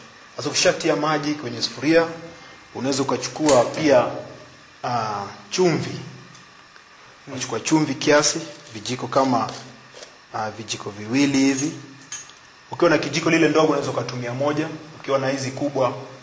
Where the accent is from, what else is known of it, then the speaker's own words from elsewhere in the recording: Nairobi, Kenya; na sisi wote wawili tunatoka Nairobi, Kenya.